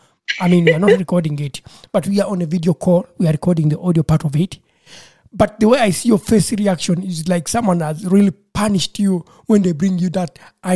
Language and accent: English; Uganda; I'm from Uganda, just like my friend who visited me.